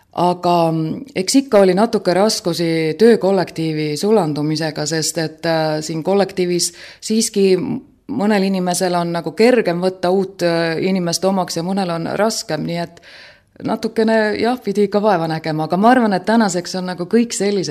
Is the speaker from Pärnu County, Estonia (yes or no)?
no; Tallinn, Harju County, Estonia; now in Hiiumaa, Estonia; ma ei ole Hiiumaa inimene, ma olen pärit Tallinnast, aga ma olen abielus hiidlasega ja juba üsna pika aega. Nii et Hiiumaale sattusin ma umbes 7 aastat tagasi, ehk siis täpsemalt öeldes 2004. aasta suvel, kui me perega Tallinnast Hiiumaale kolisime.